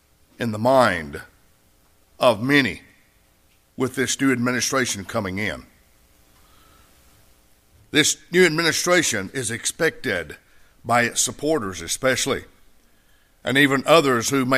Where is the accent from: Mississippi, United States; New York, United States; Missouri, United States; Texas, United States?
Mississippi, United States; I come from that area over near Tupelo, and I come from